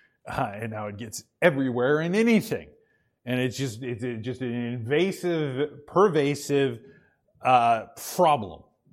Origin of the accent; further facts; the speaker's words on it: Boise, Idaho, United States; I grew up in Boise, Idaho for a while, and I'm very familiar with what Mormons believe.